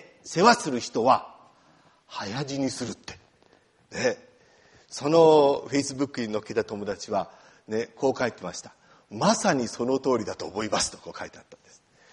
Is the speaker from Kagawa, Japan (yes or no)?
yes; Marugame, Kagawa, Japan; moved away as an adult; now in Romania; 私は香川県の丸亀市出身でですね、香川県といえば皆さんうどんの産地なんですけれども